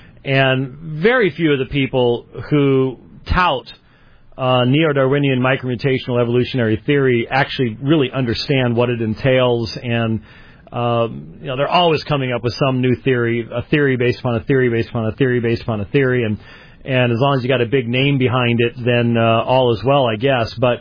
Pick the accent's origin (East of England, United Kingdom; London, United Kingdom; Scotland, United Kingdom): Scotland, United Kingdom; I was being a Scotsman with no emotions